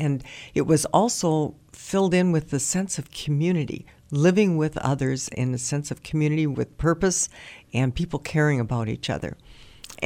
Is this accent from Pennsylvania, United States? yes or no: no; Superior, Wisconsin, United States; I'm from Superior, northern Wisconsin.